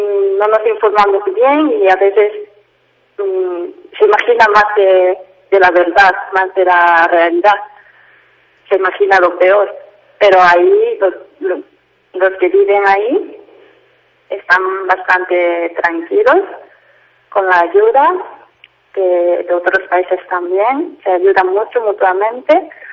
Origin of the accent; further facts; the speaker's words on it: Kobe, Hyogo, Japan; Spanish is a second language; Soy de Kobe.